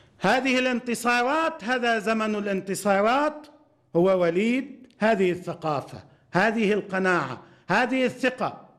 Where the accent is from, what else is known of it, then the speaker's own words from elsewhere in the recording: Lebanon; على طرفي الجبهة، عندنا في لبنان، في فلسطين، في أمتنا، وعند عدونا